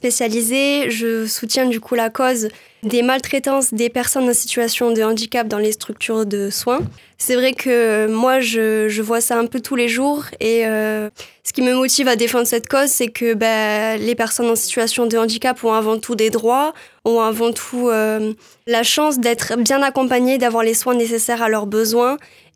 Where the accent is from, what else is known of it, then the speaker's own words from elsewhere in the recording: Occitanie, France; j'ai 22 ans. Je viens de la région de Toulouse.